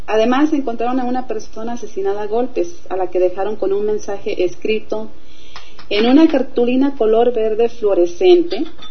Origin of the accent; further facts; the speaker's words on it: Autlán, Jalisco, Mexico; Allá cerca de mi... Ahora sí que de mi tierra querida, Autlán.